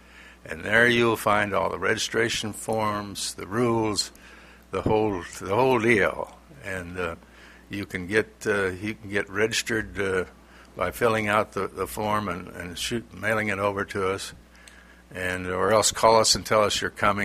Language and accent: English; Iowa, United States; I was born and raised in Warren County, down south of Des Moines